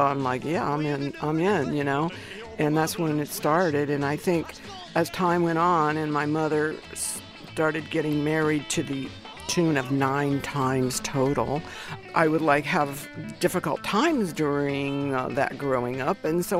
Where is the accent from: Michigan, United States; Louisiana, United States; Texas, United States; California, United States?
Louisiana, United States; New Orleans; born there; Actually, I was born in New Orleans, and my father owned a carnival, and my mom was the ticket taker, and we traveled all through the South.